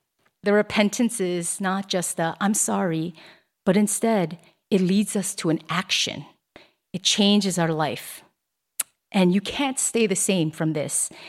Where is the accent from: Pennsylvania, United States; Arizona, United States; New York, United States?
Pennsylvania, United States; I grew up in Pennsylvania, and when our schools went to like school trips and stuff, we would always go to Lancaster, Amish town.